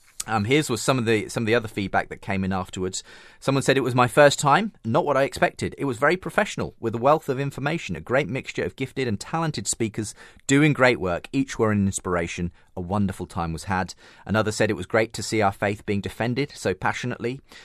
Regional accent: United Kingdom; I'm extremely British and middle class, so I don't say something like that easily.

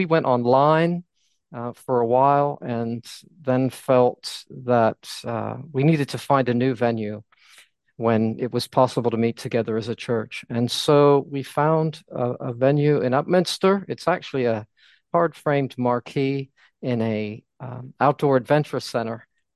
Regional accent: United States; now in United Kingdom; No, I am American, although my wife is English, and we moved here in 1988.

